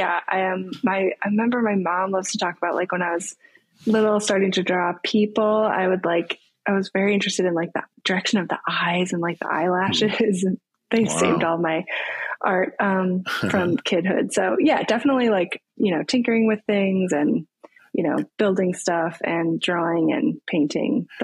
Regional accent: Oak Park, Illinois, United States; I'm actually from outside of Chicago in Oak Park.

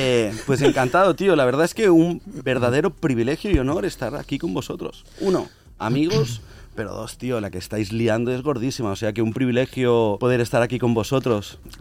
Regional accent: Barcelona, Catalonia, Spain; tengo 40 años y soy de Barcelona.

